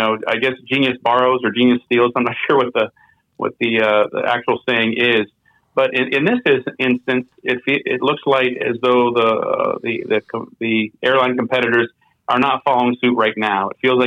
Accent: Washington, District of Columbia, United States; I mean, in my hometown here in Washington, D.C., if you want to fly out of Reagan

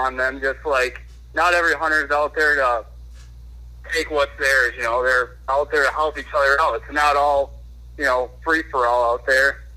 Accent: Grand Rapids, Michigan, United States; Grand Rapids area of Michigan.

